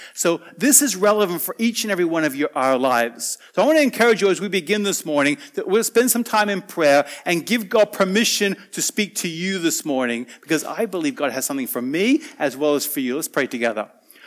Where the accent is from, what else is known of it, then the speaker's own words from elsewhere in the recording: Wanneroo, Western Australia, Australia; In fact, I remember I grew up in Wanneroo.